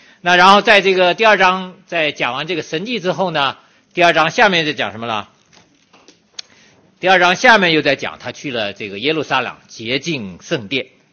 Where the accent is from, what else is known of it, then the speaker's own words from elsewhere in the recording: China; 对我们中国人应该比较明白